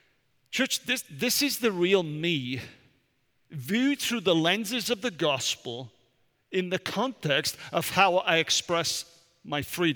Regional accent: United Kingdom; I am British, Vipka is German.

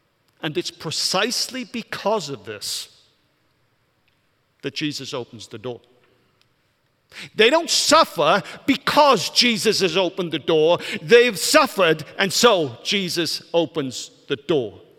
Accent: Wales, United Kingdom; So I'm a Welshman. Some people have heard this word, hoyl. It's a Welsh word

